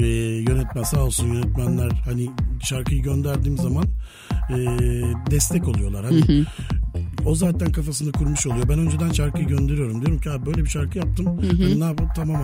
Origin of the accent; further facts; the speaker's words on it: Beşiktaş, Istanbul, Turkey; also born or lived in Kadıköy; Çünkü ben Beşiktaş'ta büyüdüm. Kadıköy'de gençliğim ve işte şu ana kadar da Kadıköy'de yaşadım. Hep mahalle ortamında yaşadım.